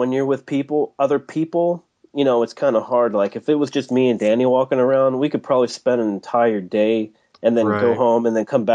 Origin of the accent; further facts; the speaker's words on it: United States; I grew up on the Eastern Shore